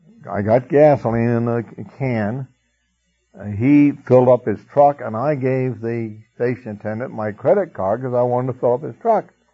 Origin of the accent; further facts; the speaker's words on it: United States; Now, I am an American.